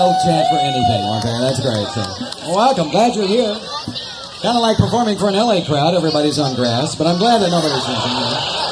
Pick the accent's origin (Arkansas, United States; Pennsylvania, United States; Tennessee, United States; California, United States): California, United States; Los Angeles; and I am from Los Angeles.